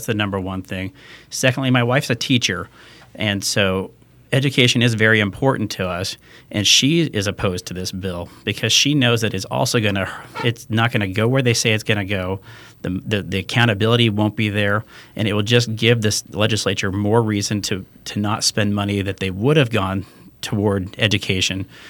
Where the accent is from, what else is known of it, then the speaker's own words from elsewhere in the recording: Arizona, United States; I grew up here in Southern Arizona. I've lived here for most of my life for the last 28 years.